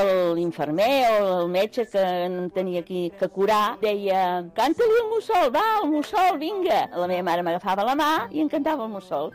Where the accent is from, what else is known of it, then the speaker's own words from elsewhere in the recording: Barcelona, Catalonia, Spain; born there; sóc nascuda a Barcelona l'any 1932, és a dir, que tinc 80 anys.